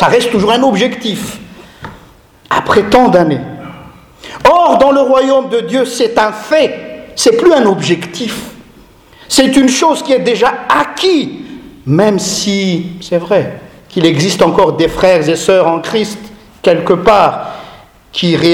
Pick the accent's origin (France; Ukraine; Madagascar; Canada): Madagascar; je suis d'abord chrétien. Et après, je suis malgache.